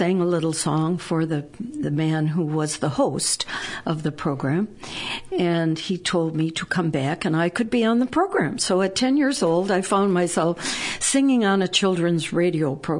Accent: Detroit, Michigan, United States; Well, I was born and raised in Michigan. I was born in Detroit. My parents, my mother was from Scotland. My father was from Indiana.

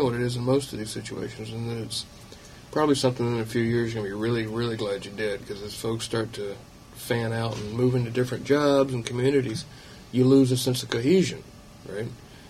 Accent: Farmer, South Carolina, United States; I grew up in Farmer, South Carolina, and all Chevy pickups

